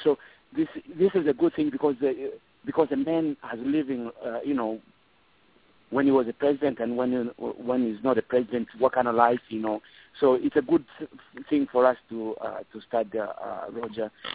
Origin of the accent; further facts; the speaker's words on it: Zambia; English is a second language; we are different tribes in Zambia. And especially in my country, you know, when you're growing up in Kwai, Mkwai